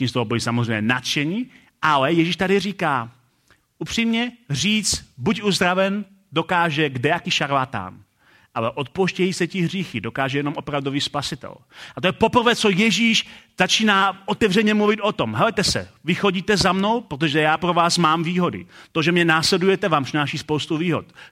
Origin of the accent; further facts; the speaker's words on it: Hradec Králové, Hradec Králové Region, Czechia; Já říkal, já jsem z Hradce Králové